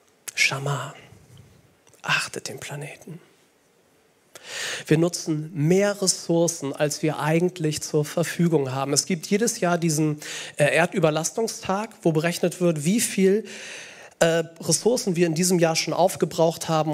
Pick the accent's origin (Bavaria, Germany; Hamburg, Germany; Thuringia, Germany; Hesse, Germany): Hamburg, Germany; Und wir als Hamburger